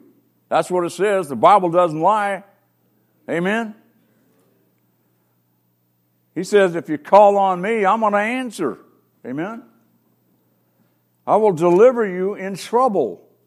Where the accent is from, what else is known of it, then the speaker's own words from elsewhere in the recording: Mill Valley, California, United States; my story starts off, I was born and raised in Mill Valley, California, Marin County.